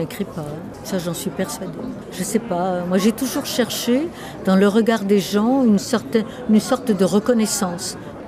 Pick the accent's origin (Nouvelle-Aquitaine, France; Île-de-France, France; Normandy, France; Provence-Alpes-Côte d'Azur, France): Île-de-France, France; Paris; born there; Je suis parisienne de naissance et je faisais partie de, on va dire, cette fatalité d'après-guerre, très pauvre parisienne.